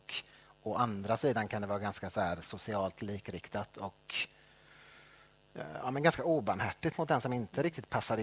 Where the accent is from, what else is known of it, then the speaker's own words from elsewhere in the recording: Björkö, Västra Götaland County, Sweden; Och sen är jag uppväxt på Björke i Göteborgs norra skärgård. Som också är ett litet samhälle.